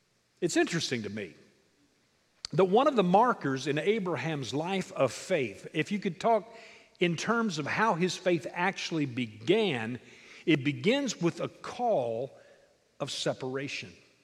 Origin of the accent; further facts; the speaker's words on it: Kentucky, United States; moved away as an adult; also born or lived in Fort Worth, Texas; I grew up in Kentucky. Lived there for 22 years until I graduated from the University of Kentucky, and then I went to Fort Worth, Texas to work on my master's at Southwestern Seminary.